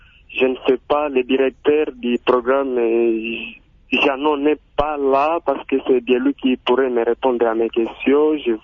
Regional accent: DR Congo; le premier cas ici chez nous en République démocratique du Congo

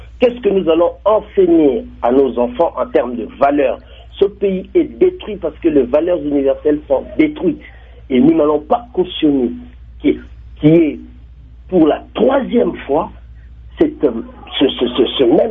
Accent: DR Congo; nous, en tant que Congolais, nous sommes plus préoccupés au problème d'insécurité à l'est de notre pays

